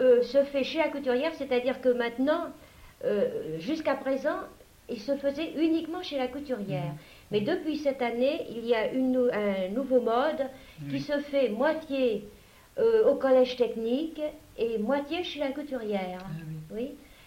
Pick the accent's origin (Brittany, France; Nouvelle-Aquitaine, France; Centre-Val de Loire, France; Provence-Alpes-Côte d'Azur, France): Centre-Val de Loire, France; Orléans; born there; also born or lived in Limousin; Nous sommes partis, j'étais très très petite, nous sommes partis 10 ans dans le Limousin. Et quand mes parents ont eu leur changement pour revenir à Orléans